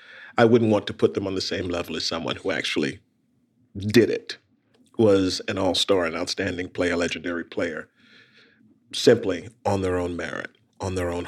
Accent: South Carolina, United States; also born or lived in Brooklyn; Yeah, I grew up in a very, very small town in South Carolina. Born in Brooklyn.

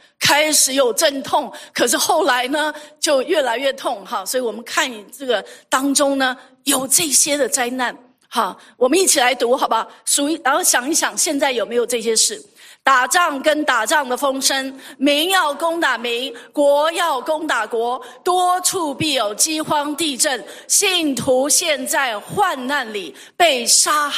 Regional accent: Taiwan; 我是从台湾来的哈，我还有这个家人在台湾哈

